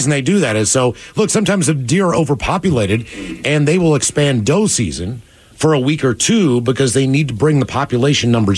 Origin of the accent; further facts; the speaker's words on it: West Virginia, United States; I can tell you, growing up in West Virginia, the reasons they do it there.